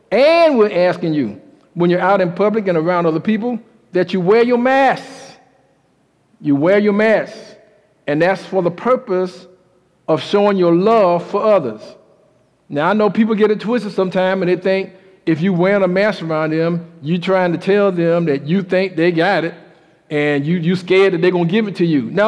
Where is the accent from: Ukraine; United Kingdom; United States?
United States; Brunswick, Georgia; Young man was just jogging down the streets in Brunswick, Georgia, my hometown in Brunswick.